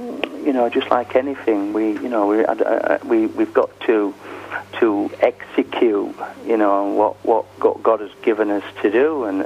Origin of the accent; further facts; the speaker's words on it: Yorkshire and the Humber, United Kingdom; I'm a Yorkshireman, I'm an ordinary guy.